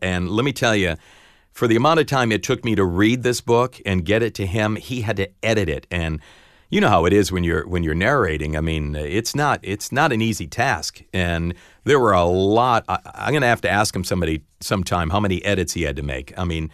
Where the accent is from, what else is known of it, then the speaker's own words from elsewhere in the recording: Waterbury, Connecticut, United States; and in my hometown in Waterbury, Connecticut.